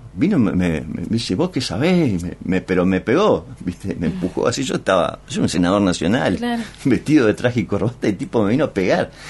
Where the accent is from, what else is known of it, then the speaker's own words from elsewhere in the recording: Río Grande, Tierra del Fuego, Argentina; soy nacido en Río Grande, yo amo esta ciudad, la vi crecer.